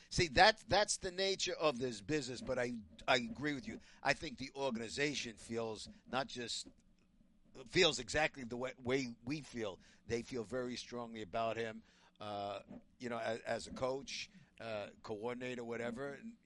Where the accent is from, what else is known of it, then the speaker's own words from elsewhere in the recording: Brooklyn, New York, United States; Well, that's because we're from Brooklyn.